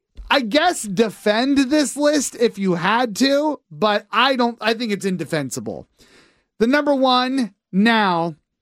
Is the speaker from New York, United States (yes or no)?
no; Hershey, Pennsylvania, United States; A milk chocolate, and I grew up in Hershey, Pennsylvania.